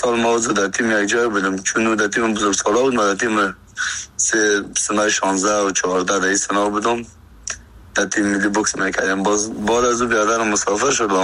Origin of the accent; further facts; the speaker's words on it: Afghanistan; moved away as an adult; از سن خورترکی از 14 سالگی تا که از افغانستان برام آمدیم 20 ساله بودم